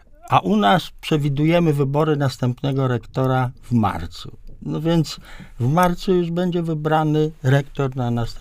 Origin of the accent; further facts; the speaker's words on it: Łódź, Łódź Voivodeship, Poland; Jestem łodzianinem od urodzenia